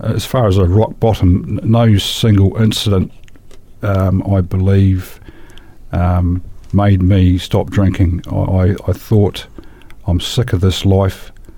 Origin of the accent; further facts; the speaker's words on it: Christchurch, Canterbury, New Zealand; also born or lived in Palmerston North / Dunedin; I was born in Christchurch, and then moved as a youngster up to a little place near Palmerston North for a few years, and then to Dunedin after that for a few years, and then back to Christchurch when I was about 10, I suppose, and been back here ever since.